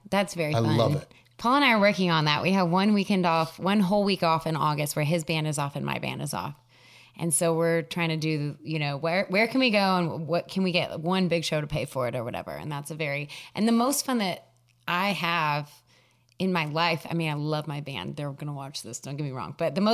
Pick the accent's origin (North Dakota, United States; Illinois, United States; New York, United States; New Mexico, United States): New Mexico, United States; Las Cruces; I know I'm from Las Cruces, but I am about to release a song about being from the border and how much I love just the mix of cultures.